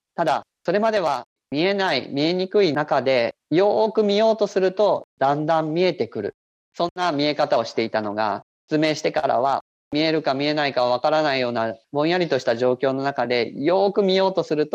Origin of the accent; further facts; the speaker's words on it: Kumamoto, Japan; born there; 私は熊本県で生まれました。